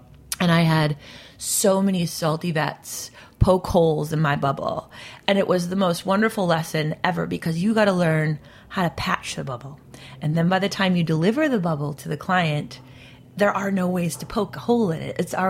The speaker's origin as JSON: {"language": "English", "region": "Midwest", "country": "United States", "said": "I think for me, DIY is a cultural thing. I come from the Midwest"}